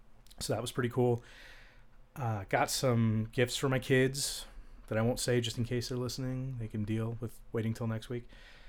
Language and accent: English; Seattle, Washington, United States; born there; also born or lived in Idaho / Spokane, Washington; I was born in Seattle, but spent a lot of time in Idaho and Spokane and stuff like that.